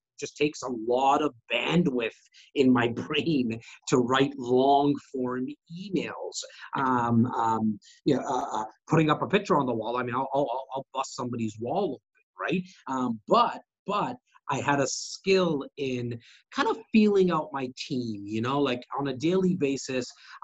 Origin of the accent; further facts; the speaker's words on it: Rexdale, Ontario, Canada; And so, I'm born and raised in Rexdale